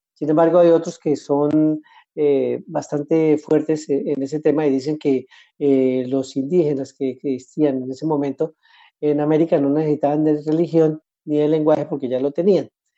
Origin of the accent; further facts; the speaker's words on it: Colombia; Yo pues soy colombiano, mi abuelo es de origen español